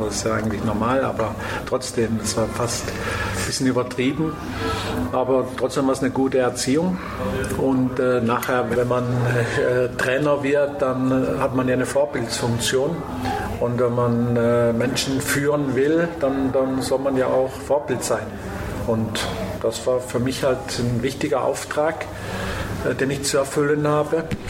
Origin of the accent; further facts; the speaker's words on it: Lörrach, Baden-Württemberg, Germany; Die Bodenständigkeit hat ja natürlich auch mit meiner Heimat was zu tun. Und eigentlich wollte ich nie früher weg von Lörrach, sondern immer in Lörrach bleiben.